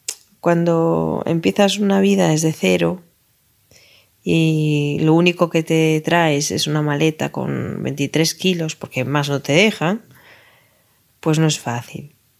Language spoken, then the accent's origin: Spanish; A Coruña, Galicia, Spain; moved away as an adult; now in Vienna, Austria; Soy de La Coruña, una ciudad al noroeste de España, pegada al Atlántico. Y vivo en Viena desde julio del 2011.